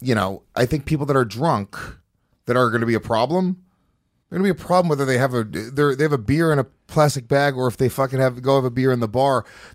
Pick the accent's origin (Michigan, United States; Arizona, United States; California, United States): California, United States; now in New York, United States; Like I come from California and like I'll just be smoking a joint, walking on the street